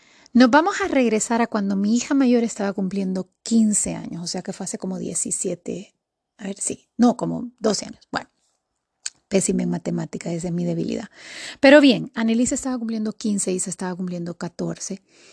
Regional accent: Tegucigalpa, Francisco Morazán, Honduras; de Tegucigalpa, Honduras y contentísima de compartirte

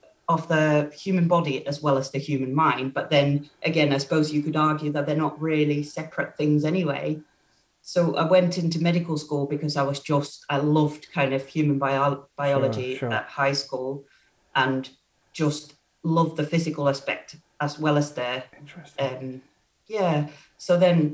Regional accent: Finland; English is a second language; moved away as an adult; now in United Kingdom; So I come from Finland and I trained there, did a year of nursing that decided it wasn't for me

